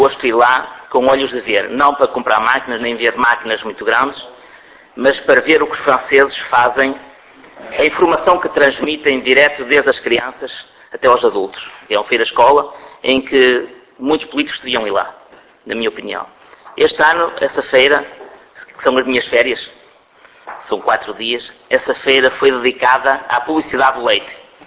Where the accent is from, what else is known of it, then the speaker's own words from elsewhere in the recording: Barcelos, Norte, Portugal; eu sou também um produtor de leite, lá do Entredouro e Minho, sou de Barcelos.